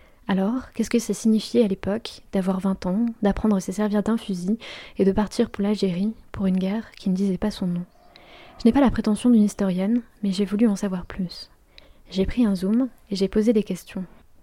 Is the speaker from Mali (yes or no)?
no; Auvergne-Rhône-Alpes, France; Chez moi, en Haute-Loire